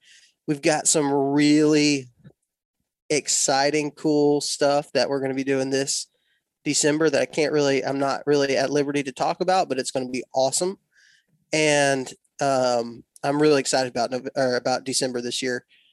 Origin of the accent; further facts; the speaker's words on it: Texas, United States; I was born and raised in West Texas. So I was a Texas Tech fan and pretty much was a Texas Tech fan forever.